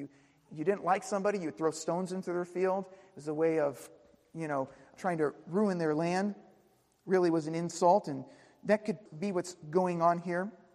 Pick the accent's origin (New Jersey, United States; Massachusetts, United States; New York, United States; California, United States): New York, United States; Queens; I grew up in Queens